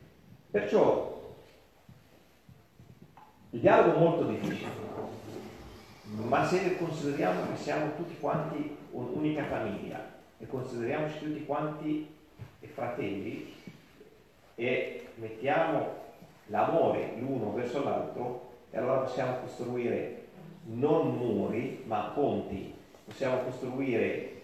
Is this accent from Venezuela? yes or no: no; Hebron, West Bank, Palestine; Io sono nato e cresciuto in Palestina, nella città di Hebron, dove Hebron tutti i musulmani